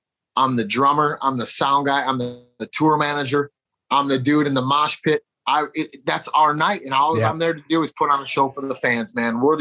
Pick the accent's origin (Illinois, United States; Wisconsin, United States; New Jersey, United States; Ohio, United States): Illinois, United States; Chicago; He brought me when I'm from Chicago.